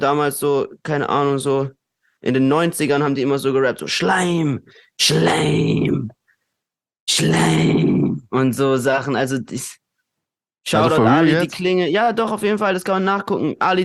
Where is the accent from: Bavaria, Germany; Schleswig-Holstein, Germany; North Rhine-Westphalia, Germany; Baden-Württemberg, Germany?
Baden-Württemberg, Germany; Durlach; Und ich denke mir so, Bro, ich bin aus Durlach.